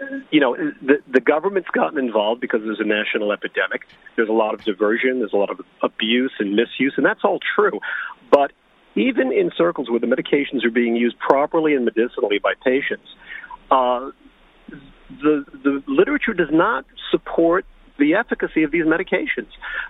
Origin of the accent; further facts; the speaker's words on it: New York City, New York, United States; I practice in the field of pain management. I'm actually from New York City.